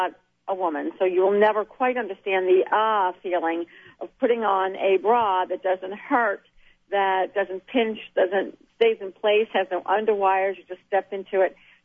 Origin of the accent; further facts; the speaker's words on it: New Orleans, Louisiana, United States; moved away as an adult; now in Los Angeles, United States; I grew up in New Orleans, went to school at Loyola, was accepted to law school, but headed out to L.A. to really pursue my dreams of show business.